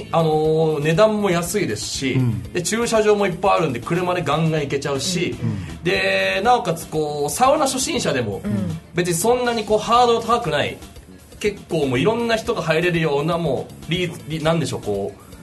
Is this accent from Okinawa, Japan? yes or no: no; Shizuoka, Japan; はい、僕静岡県静岡市出身なんですけれども